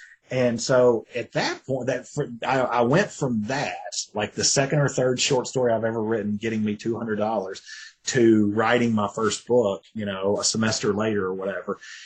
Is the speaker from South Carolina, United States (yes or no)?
no; Tennessee, United States; Hey, I'm from Tennessee, man.